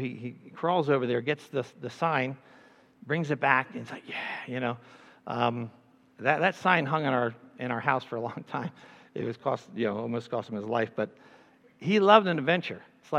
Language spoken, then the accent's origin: English; Canada; born there; I was born in Canada when he was a pastor in Canada.